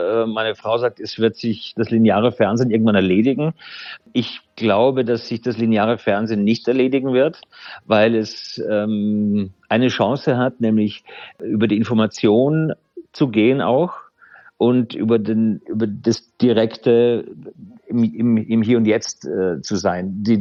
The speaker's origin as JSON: {"language": "German", "region": "Vorarlberg", "country": "Austria", "tie": "born or raised there", "also_born_or_lived": "Styria", "said": "da bin ich 10, bin ich von der Steiermark nach Vorarlberg gezogen"}